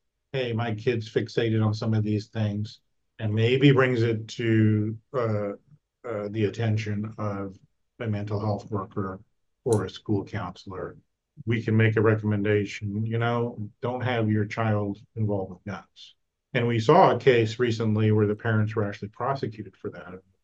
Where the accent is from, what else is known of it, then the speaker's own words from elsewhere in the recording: Kansas, United States; And for the most part, I live in the Midwest. I'm from Kansas.